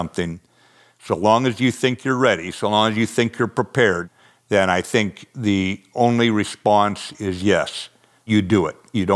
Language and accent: English; the West, United States; I'm from the West. Out here, we ride for the brand.